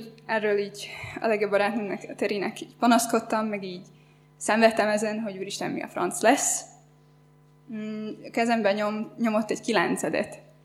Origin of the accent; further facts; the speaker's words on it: Galanta, Trnava Region, Slovakia; Galántáról származom, és egy olyan családban nőttem föl, ahol a hit nem volt fontos